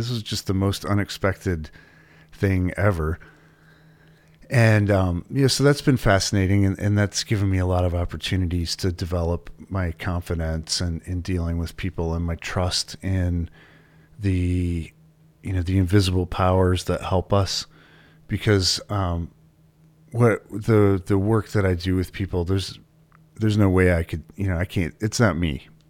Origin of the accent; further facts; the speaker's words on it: Flint, Michigan, United States; So as my alcoholic neighbor growing up in Flint, Michigan, Louis